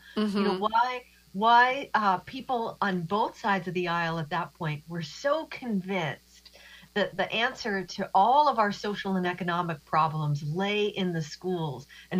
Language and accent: English; Midwest, United States; Even though I'm from the Midwest and I now live in Massachusetts, my parents were both from Florida.